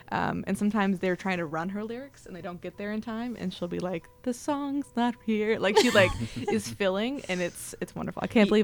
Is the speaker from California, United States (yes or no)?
no; North Carolina, United States; I grew up in North Carolina, and my parents both loved that show